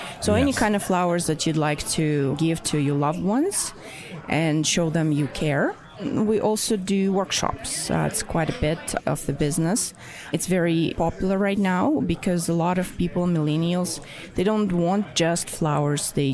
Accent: Moscow, Russia; moved away as an adult; I am from Moscow, Russia. I immigrated about 20 years ago. And I came here as a chemical engineer

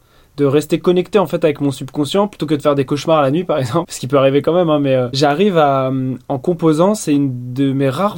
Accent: Brittany, France; des groupes bretons parce qu'on vient de Bretagne

